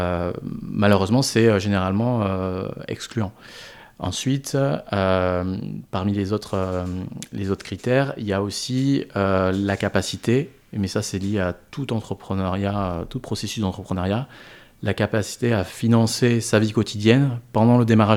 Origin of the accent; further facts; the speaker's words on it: Montpellier, Occitanie, France; Puisque nous, donc les deux cofondateurs, Sylvie et moi, on est de Montpellier